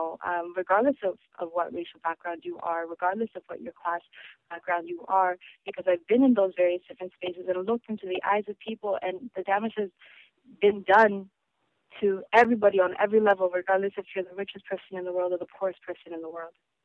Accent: Ontario, Canada; also born or lived in Korea; I was born in Korea, and I lived in, you know, more rural areas around Ontario when I was younger.

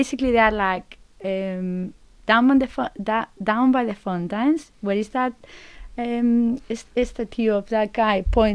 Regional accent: Spain; English is a second language; as I'm away from Spain, so it's difficult to get like, you know, any other information

